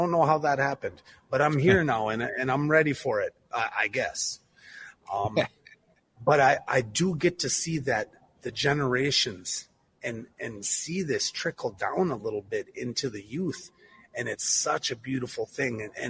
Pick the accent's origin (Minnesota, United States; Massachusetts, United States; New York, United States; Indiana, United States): Minnesota, United States; Minneapolis; but the fact of the matter is I am from Minneapolis. I was here as a young man. I was just a young boy, and this stuff wasn't around.